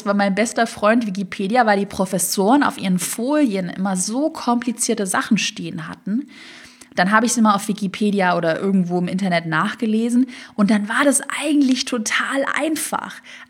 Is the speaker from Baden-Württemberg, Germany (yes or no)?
yes; Baden-Württemberg, Germany; ich komme ja aus dem Schwabenland